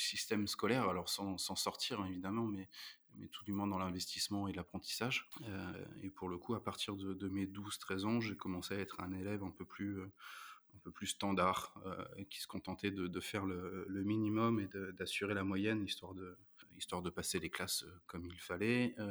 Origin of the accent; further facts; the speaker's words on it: Rouen, Normandy, France; j'ai 34 ans. Je suis né à Rouen, j'ai grandi à Rouen. Je suis issu d'une famille assez populaire.